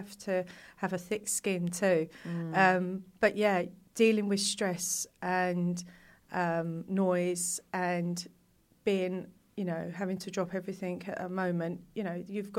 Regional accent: London, United Kingdom; I grew up in East London.

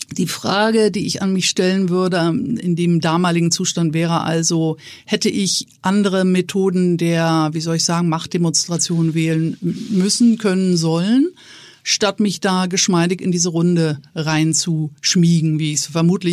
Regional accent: Northern Germany, Germany; als Norddeutsche musst du Wolken lieben, sonst verzweifelst du, weil du sehr viel mit Wolken zu tun hast.

